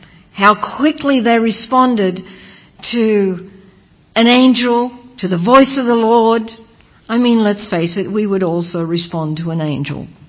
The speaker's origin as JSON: {"language": "English", "country": "Australia", "said": "You see, I come from Australia"}